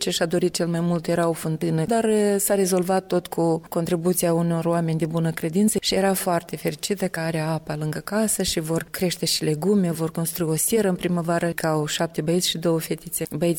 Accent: Soroca District, Moldova; satul meu de Baștină, parcă în Răunul Soroca, satul încet, încet, mi-e trist să zic că moare

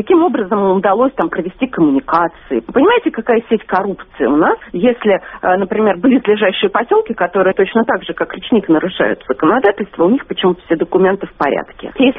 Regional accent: Moscow, Russia; Я напомню, что мы, москвичи, пьем воду из канала имени Москвы.

